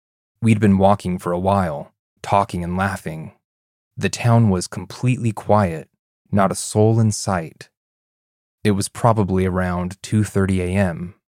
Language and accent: English; Namibia; This occurred in my hometown, a small coastal town in Namibia, a popular holiday destination, especially during December, which is summer for us.